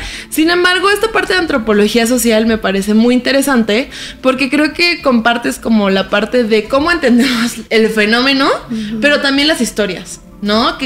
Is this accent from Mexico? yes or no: yes; Mexico; son una cuestión de cosas que nos competen a todos como mexicanos